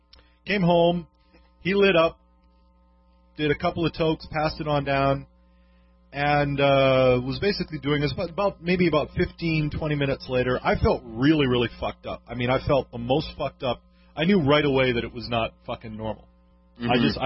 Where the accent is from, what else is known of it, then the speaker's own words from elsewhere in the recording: New York, United States; because I grew up in New York.